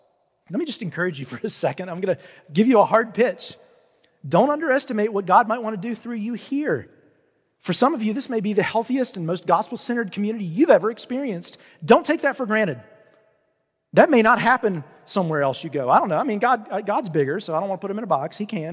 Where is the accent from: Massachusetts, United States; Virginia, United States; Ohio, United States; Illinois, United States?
Virginia, United States; Roanoke; I'm from Roanoke, and I grew up here, and I want to see the culture of Roanoke change.